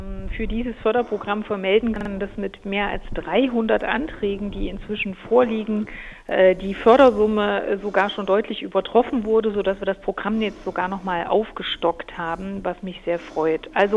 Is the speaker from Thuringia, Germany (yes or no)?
yes; Jena, Thuringia, Germany; wenn ich in meiner Heimatstadt Jena unterwegs bin